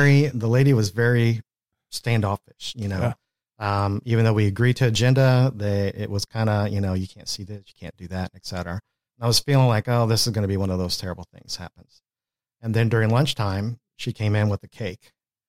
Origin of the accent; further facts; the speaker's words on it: Wales, United Kingdom; I'm Welsh, so I got a free pass.